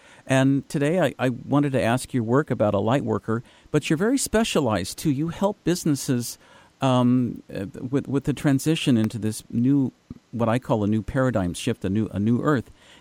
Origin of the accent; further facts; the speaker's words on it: United States; As an American, I can't remember when the last time we've had this much violence in the country.